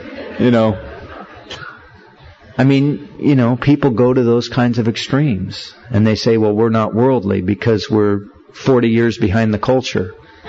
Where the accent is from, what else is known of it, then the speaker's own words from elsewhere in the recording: California, United States; I'm a Californian, man, Southern California. Oh, yeah, man, I surf, you know.